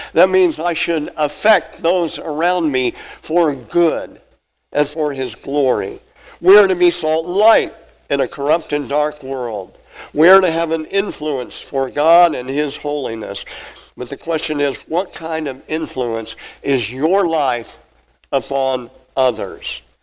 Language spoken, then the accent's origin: English; Napanee, Nebraska, United States; growing up in Napanee, Nebraska, south central Nebraska, near Alma, Nebraska, Harlan County Lake on Highway 183, I lived near there, grew up on the Harlan County Lake, skiing and boating and fishing and all that.